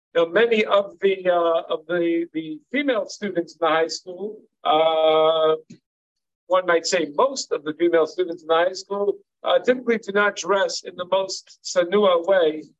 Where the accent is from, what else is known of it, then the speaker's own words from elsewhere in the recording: Long Island, New York, United States; I'm also from Long Island, but from further out in the island.